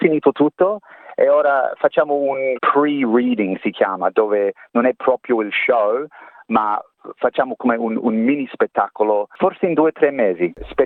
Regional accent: Adelaide, South Australia, Australia; also born or lived in Italy; now in Melbourne, Australia; noi fratelli siamo cresciuti là in Adelaide. Allora dopo Italia c'era Adelaide, e dopo Adelaide, quando ero adult, Melbourne. Adelaide è proprio home, anche ora.

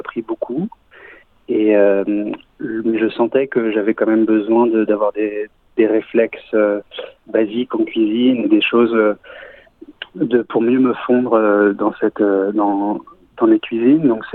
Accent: France; moved away as an adult; je suis né en France. J'ai vécu en France jusqu'à l'âge de mes 32 ans.

